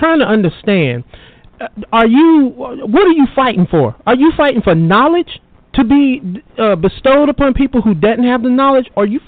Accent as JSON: {"language": "English", "region": "North Carolina", "country": "United States", "said": "I'm from here. I'm from North Carolina."}